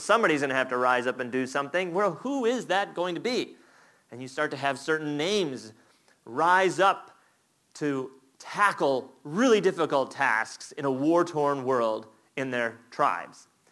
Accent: Florida, United States; born there; I think I was born in Florida because, you know, I just like it really warm.

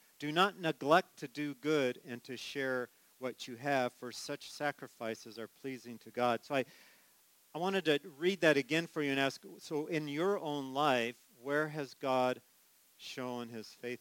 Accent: California, United States; I said I'm from California. I'm actually Midwest now. I've lived here longer than I did on the West Coast. But in California, I grew up with four seasons.

